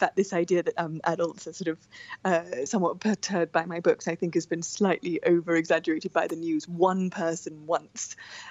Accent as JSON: {"language": "English", "country": "Zimbabwe", "tie": "born or raised there", "said": "I grew up in Zimbabwe"}